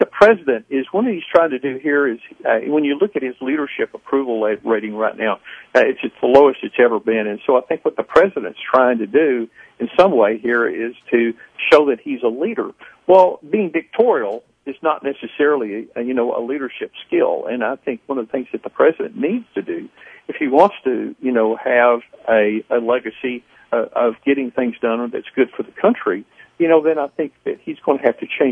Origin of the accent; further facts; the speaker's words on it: St. Louis, Missouri, United States; born there; I mean, I was born in St. Louis, Missouri, and have a birth certificate